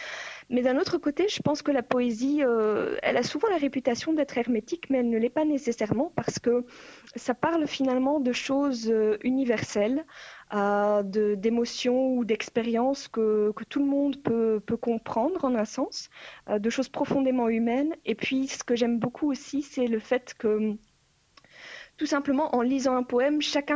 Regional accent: Albec, Wallonia, Belgium; j'ai pas grandi à Moucron à proprement parler. J'ai grandi à Albec, qui est vraiment dans la campagne, donc au milieu des vaches, là, du coup. C'est à 10 minutes en voiture de Moucron, à peu près.

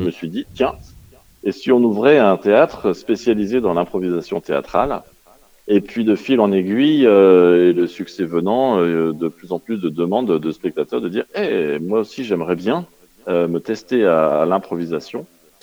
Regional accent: Lyon, Auvergne-Rhône-Alpes, France; D'abord parce que je suis lyonnais.

